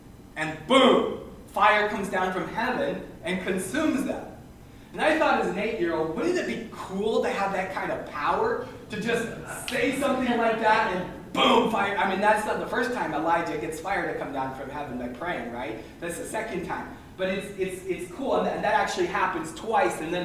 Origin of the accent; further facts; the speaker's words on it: Cameroon; So about that time, so I grew up in Cameroon, Africa.